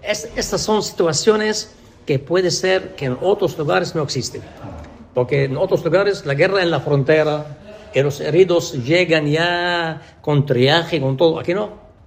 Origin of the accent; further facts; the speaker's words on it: Tyre, South Governorate, Lebanon; porque yo soy de Tiro